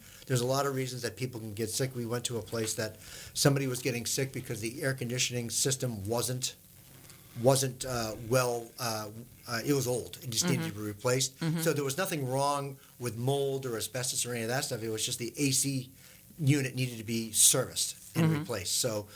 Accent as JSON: {"language": "English", "region": "New England", "country": "United States", "said": "New England."}